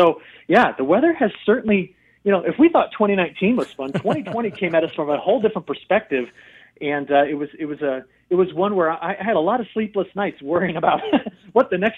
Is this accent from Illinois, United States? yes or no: yes; Illinois, United States; I calculated just here from my home state of Illinois